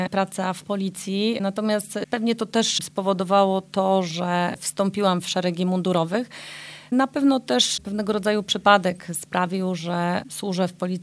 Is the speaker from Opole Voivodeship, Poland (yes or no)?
no; Lubań, Lower Silesian Voivodeship, Poland; Ja pochodzę z Lubania, natomiast moi rodzice pochodzą, mój tato z okolicy Brzegu, natomiast moja mama pochodzi z Baranowic na Białorusi, stamtąd pochodzi tato mojej mamy.